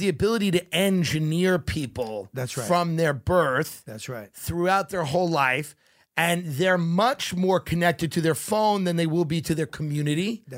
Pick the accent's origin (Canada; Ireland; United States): Ireland; That's the thing about being Irish, is not really expecting, like, people that I know that are really drunk on hope.